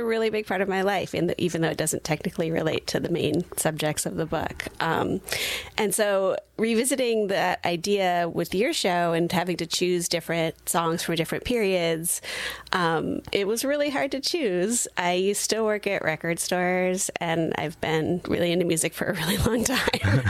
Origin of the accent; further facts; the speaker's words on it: Santa Cruz, California, United States; also born or lived in Portland, Oregon; Yeah. I grew up in Santa Cruz. And which, you know, has some similar vibes, mm-hmm, as Sonoma County, especially in the West. And I moved around a lot in my 20s. So I lived on the East Coast.